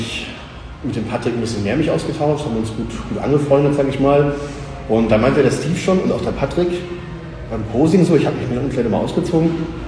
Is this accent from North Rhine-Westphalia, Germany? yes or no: no; Lauenburg, Schleswig-Holstein, Germany; now in Hamburg, Germany; Aus Lauenburg an der Elbe, so Richtung Gießkart, auch Umkreis Hamburg. Bin dann für meine Ausbildung nach Hamburg gezogen, eigene Wohnung, so ein Zimmerding in Rahlstedt